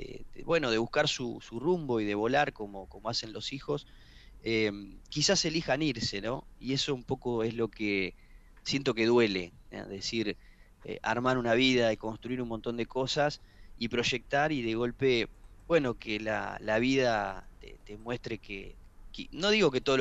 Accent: Mercedes, Buenos Aires Province, Argentina; now in Esperanza, Argentina; Yo tengo la suerte de haber vivido en ciudades pequeñas, en Mercedes, en provincias de Buenos Aires durante toda mi infancia, después ahora en Esperanza, en Santa Fe

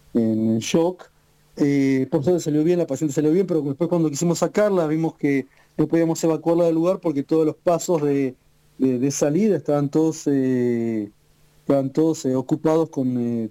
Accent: Buenos Aires, Argentina; yo era de Capital, Villa Crespo, y Villa sí, Crespo.

